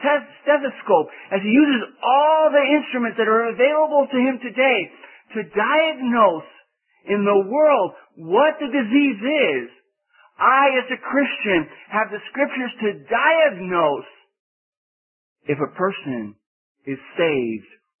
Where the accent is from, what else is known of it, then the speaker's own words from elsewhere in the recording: the North, United States; now in US South; See, coming to the South, being that I'm from the North, in the North, it's not too much trouble to find out who's not saved.